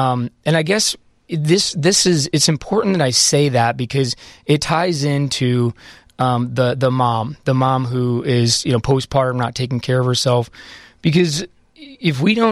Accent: United States; Just because I'm American and I do facial cosmetic surgery.

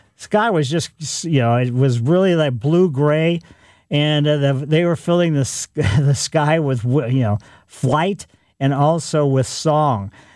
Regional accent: Ellisville, United States; growing up in Ellisville, we used to see bats a lot.

